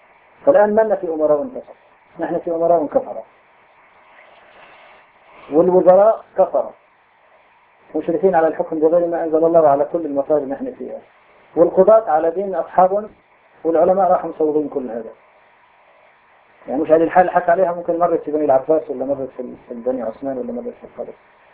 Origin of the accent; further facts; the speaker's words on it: Syria; moved away; اللي أنا طلعت من سوريا بعرفها كيف كان مستواه